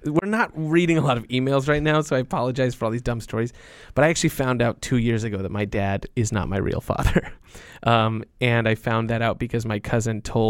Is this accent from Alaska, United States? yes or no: yes; Alaska, United States; moved away; It's not stuff that I did after I left Alaska.